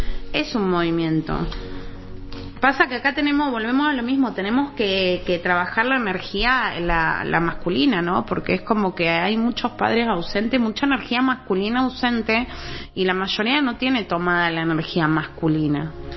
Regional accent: Río Gallegos, Santa Cruz, Argentina; born there; yo nací acá en Río Gallegos, mi deuda va a ser con Río Gallegos.

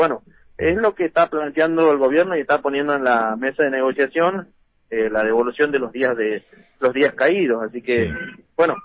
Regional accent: Río Gallegos, Santa Cruz, Argentina; porque soy de acá de Río Gallegos

